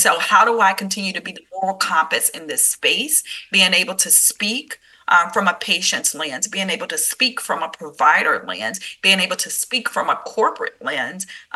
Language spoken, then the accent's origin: English; Chicago, Illinois, United States; So I am a native of Chicago. Born and raised in Chicago, a mom of two phenomenal children